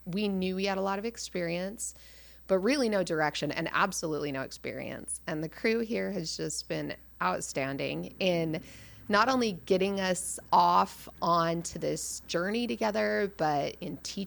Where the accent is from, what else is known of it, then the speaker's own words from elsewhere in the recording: Utah, United States; I also was raised in a very guilt-ridden religion. I grew up in Utah.